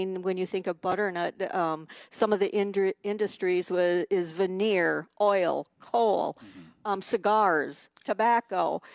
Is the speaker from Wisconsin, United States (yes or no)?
yes; Park Falls, Wisconsin, United States; born there; I was born in Park Falls